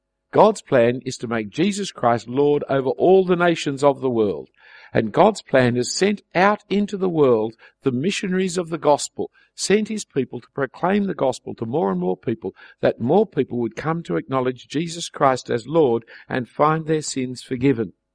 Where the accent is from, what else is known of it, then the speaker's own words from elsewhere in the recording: Australia; Now, I'm an Australian and I've never seen a lion in real life, other than in a zoo.